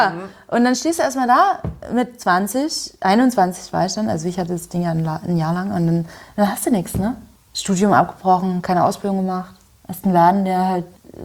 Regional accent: Görlitz, Saxony, Germany; In Görlitz, in meiner Heimatstadt.

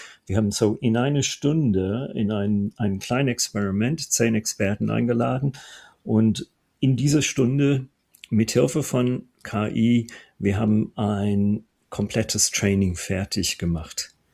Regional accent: Ireland; German is a second language; moved away as an adult; now in Germany; Ich komme ursprünglich aus Irland, habe auch mein Studium da gemacht, so in der Trinity College in Dublin als Informatiker und wohne seit so über 30 Jahren mittlerweile in Deutschland.

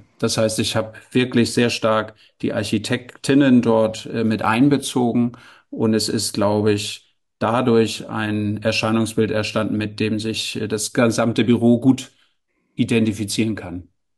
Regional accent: Hamburg, Germany; also born or lived in Braunschweig / London; Ich stamme aus Hamburg, daher auch das Moin Moin.

